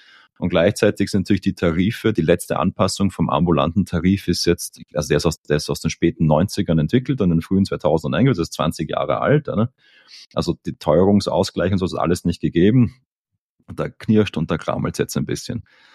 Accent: Austria; als Österreicher

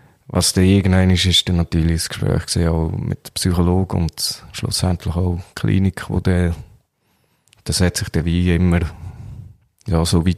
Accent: Menznau, Lucerne, Switzerland; von Menzenau, wo ich aufgewachsen bin

